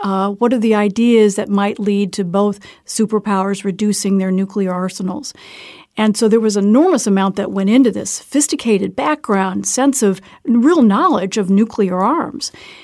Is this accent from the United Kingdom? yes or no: no; United States; especially as an American going to a place where a country with which we fought a war